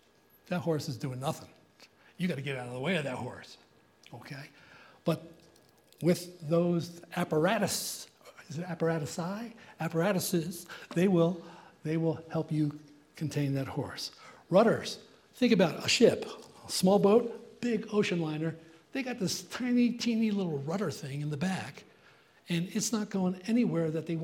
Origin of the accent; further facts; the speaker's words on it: Paterson, New Jersey, United States; I grew up in the East Coast. As a matter of fact, I checked the other day, and I grew up in a city, Paterson, New Jersey, which was 19 miles from Harlem